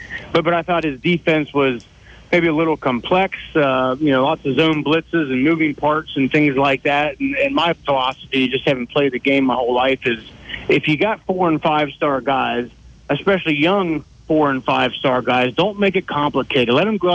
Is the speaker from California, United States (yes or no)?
no; Cincinnati, Ohio, United States; It's about 55 degrees, but look, I'm from Cincinnati.